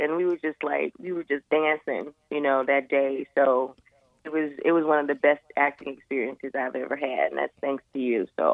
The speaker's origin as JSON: {"language": "English", "town": "McComb", "region": "Mississippi", "country": "United States", "said": "I am from Macomb, Mississippi."}